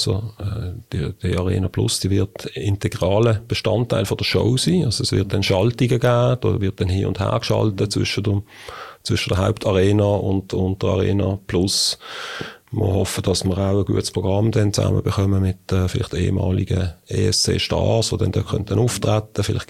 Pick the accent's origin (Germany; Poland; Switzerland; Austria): Switzerland; Binningen, Basel-Landschaft; Ja, also aufgewachsen bin ich in Binningen. Mhm. Dann bin ich, habe ich relativ lange in Basel gelebt. Mhm. Jetzt wieder in Bottmigen.